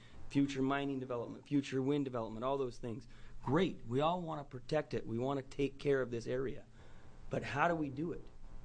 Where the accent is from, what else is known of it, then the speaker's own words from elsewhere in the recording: Idaho, United States; I'm from Idaho, just over the border in Owyhee County